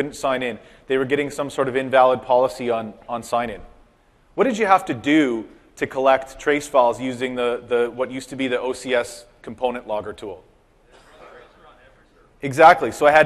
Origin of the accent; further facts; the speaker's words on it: Canada; So I am Canadian, so every once in a while there are a few things that I'll say that might sound a little weird